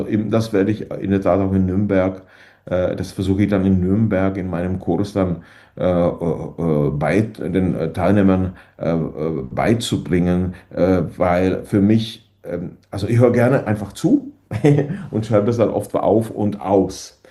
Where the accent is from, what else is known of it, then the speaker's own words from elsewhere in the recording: Northeast Bohemia, Czechia; now in Berlin, Germany; Naja, ich komme aus Nordostböhmen und der Weg war hierher immer kurz